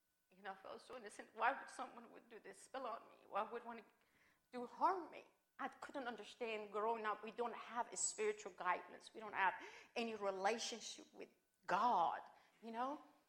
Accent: Iran; English is a second language; I was raised and born in Iran. It's a Muslim country

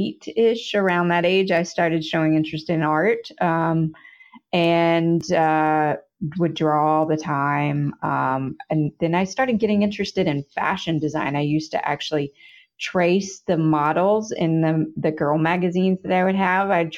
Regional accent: Hendersonville, Tennessee, United States; I grew up in Tennessee, Hendersonville, Tennessee, which is basically a suburb of Nashville.

